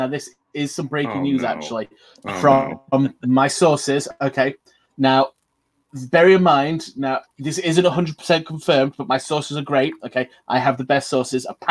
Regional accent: United Kingdom; now in Canada; Technically speaking, I'm still British, so I'm technically speaking, I am still Brit Book.

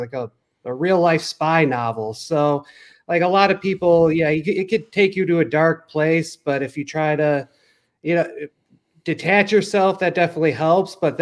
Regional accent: Cleveland, Ohio, United States; I mean, I'm from Cleveland, so I've had like 3 decades of misery there.

